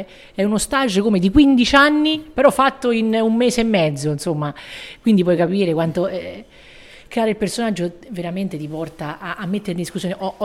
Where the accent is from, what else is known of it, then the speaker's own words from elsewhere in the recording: Terni, Umbria, Italy; io sono nata a Terni, proprio Terni, Ternana proprio, tifo per la Ternana, e che vuoi di più, insomma, mangio le ciriole, che sono tipiche delle nostre parti